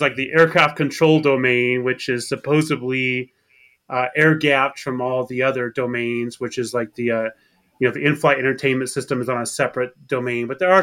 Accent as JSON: {"language": "English", "region": "Arkansas", "country": "United States", "tie": "born or raised there", "said": "I grew up in Arkansas. That's where I graduated high school."}